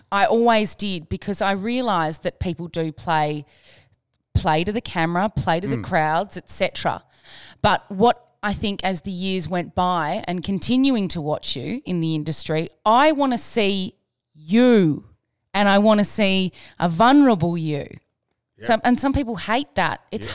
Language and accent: English; Gold Coast, Queensland, Australia; also born or lived in Tasmania; I was born in Tasmania, lived on the Gold Coast, so I was watching you on the Gold Coast